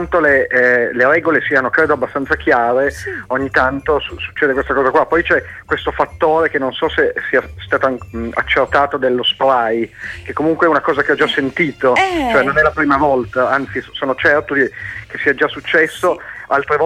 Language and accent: Italian; Turin, Piedmont, Italy; Anche io sono di Torino